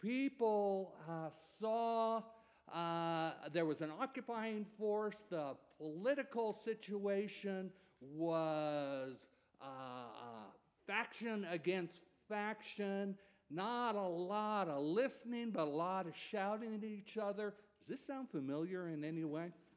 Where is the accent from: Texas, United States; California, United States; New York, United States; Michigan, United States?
California, United States; Ojai; I come to you from Ojai, California, and there's a strong Jackson-Ojai connection